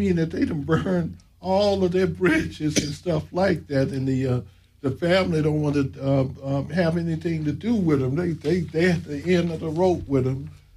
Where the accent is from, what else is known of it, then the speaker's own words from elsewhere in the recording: Greenville, Mississippi, United States; I grew up in the South in Greenville, Mississippi, and there, no homeless at all, you